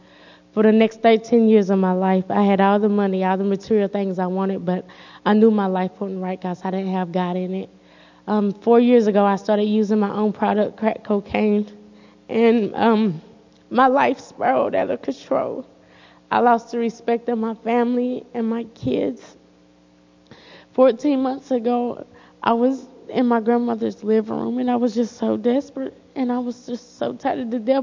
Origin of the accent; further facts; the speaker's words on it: Knoxville, Tennessee, United States; I'm 29 years old. I was born and raised in Knoxville.